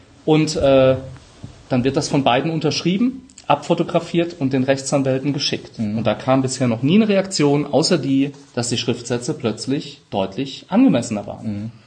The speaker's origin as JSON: {"language": "German", "region": "Rhineland-Palatinate", "country": "Germany", "said": "ich bin Pfälzer, manchmal SCH statt CH."}